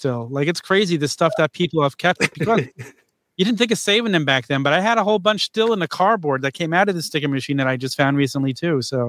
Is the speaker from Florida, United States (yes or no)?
no; New York, United States; I remember, like, I grew up in New York, so I was going to the Garden all the time.